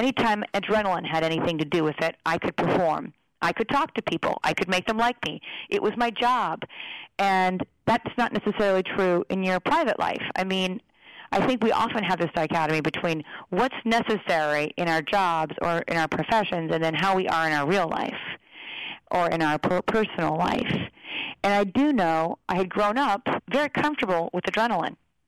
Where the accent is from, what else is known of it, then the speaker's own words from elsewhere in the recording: Alaska, United States; half the book talks about my growing up in Alaska and this sort of love letter to this childhood I had, this extraordinary childhood.